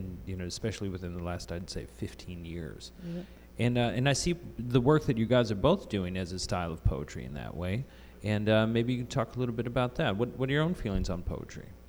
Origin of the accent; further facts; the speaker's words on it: Alaska, United States; And I grew up in Alaska, in a super rural part of Alaska. There were 30,000 people in my town. It was landlocked. You couldn't drive in.